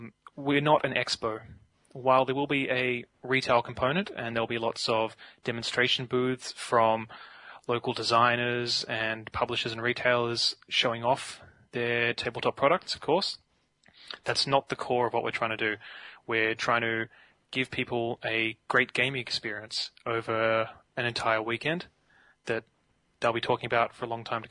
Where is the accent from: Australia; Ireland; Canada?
Australia; Hobart, Tasmania; Hobart's my hometown, actually, so wouldn't mind coming back.